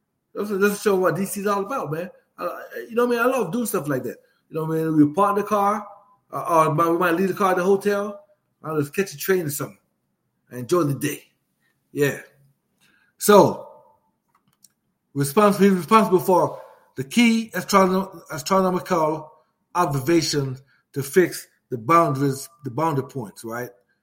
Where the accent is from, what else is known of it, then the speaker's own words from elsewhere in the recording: Maryland, United States; Now, I grew up, like I said, I grew up in Maryland, 15, 20 minutes away from D.C., right?